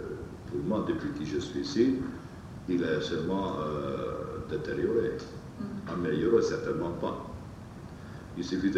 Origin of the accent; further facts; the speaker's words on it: Hungary; moved away; Ah, moi, je suis venu de Hongrie en 1956. Et alors, j'ai été recueilli par la Brassée à cette époque-là. Et depuis ça, depuis 1956, je suis là.